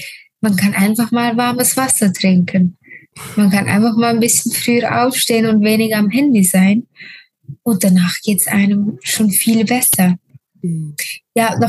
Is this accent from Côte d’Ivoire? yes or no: no; Switzerland